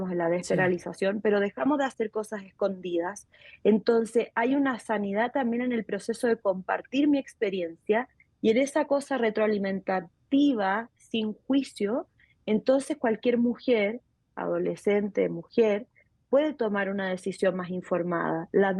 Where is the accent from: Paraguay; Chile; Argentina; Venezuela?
Chile; moved away as an adult; now in Mexico; Soy chilena y hace 9 años resido en México